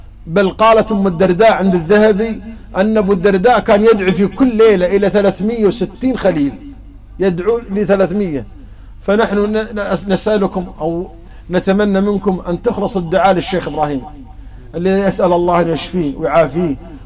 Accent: Qatar; الشباب عندنا في قطر

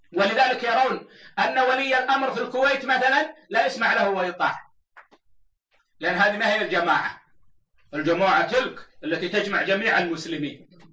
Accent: Saudi Arabia; وهكذا عندنا في بلدنا السعودية

